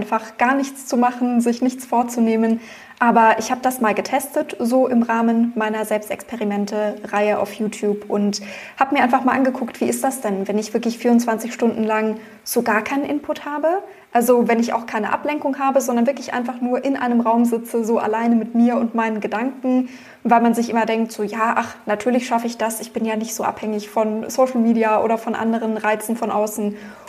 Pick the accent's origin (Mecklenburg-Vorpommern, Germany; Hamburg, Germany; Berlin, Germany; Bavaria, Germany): Bavaria, Germany; Augsburg; Genau, ich bin in Augsburg geboren und aufgewachsen